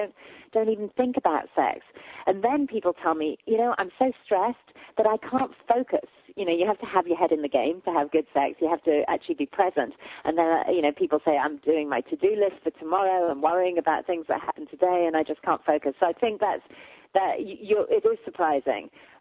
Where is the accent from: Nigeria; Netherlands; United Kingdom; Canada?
United Kingdom; England; now in United States; I'm from England originally. I've been in America for 20 years, though. I'm married to an American. So I think I've taken root here, but I'm originally from England.